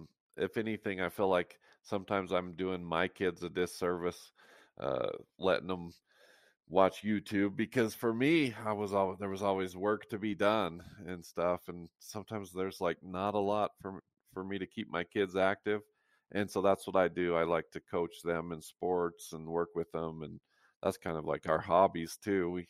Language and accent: English; Roosevelt, Utah, United States; Yeah, I was born and raised in Roosevelt, Utah, on a dairy farm.